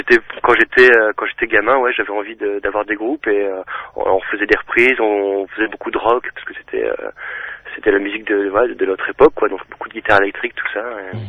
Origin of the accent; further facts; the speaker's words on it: Lille, Hauts-de-France, France; now in Roubaix, France; je suis vraiment lillois. Je suis né à Lille et j'y ai vécu, depuis toujours. Là, depuis quelque temps, je vis à Roubaix, donc juste à côté de Lille, mais je reste vraiment dans la métropole.